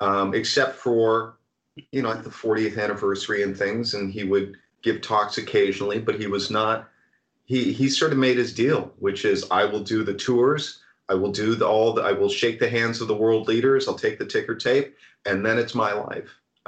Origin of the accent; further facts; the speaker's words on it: Canada; I can't say anything due to my heritage as a Canadian. I'm not allowed to say anything negative ever about Ryan Gosling or Ryan Reynolds